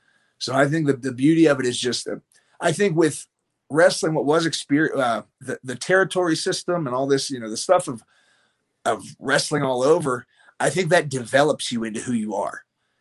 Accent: United States; I'm here from the United States.

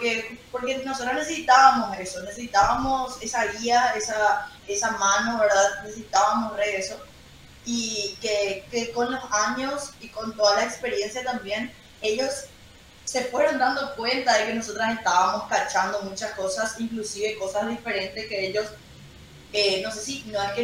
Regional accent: Paraguay; nos ayudan también como paraguayos, ahora que no tenemos una industria musical

